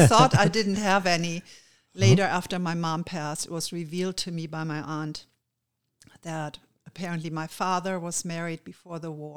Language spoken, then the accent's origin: English; Germany; I was born and raised in Germany